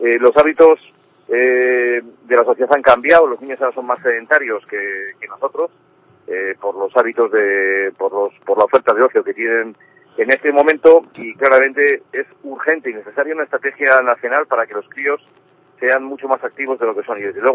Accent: Spain; todos nos debemos de felicitar como españoles

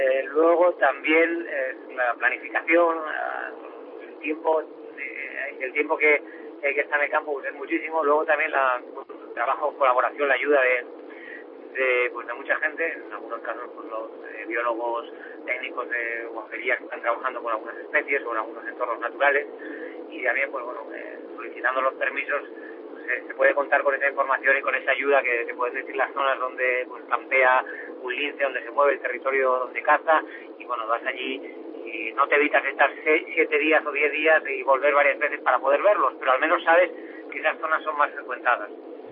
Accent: Navarre, Spain; Yo soy de Navarra y de las Laderas Reales, cerca de mi pueblo

